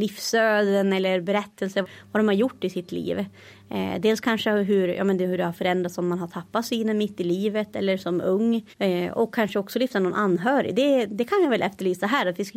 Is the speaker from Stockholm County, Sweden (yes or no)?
no; Norrbotten County, Sweden; jag kommer ju från Norrbotten från början och sen har jag bott lite här och där. Men är uppvuxen på landet med en liten familj, väldigt lugn miljö.